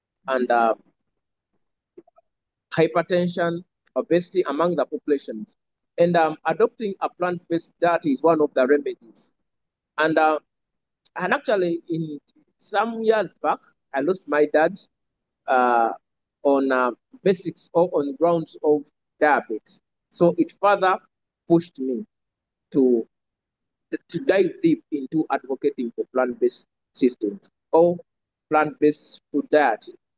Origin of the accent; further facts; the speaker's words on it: Uganda; I'm a Ugandan.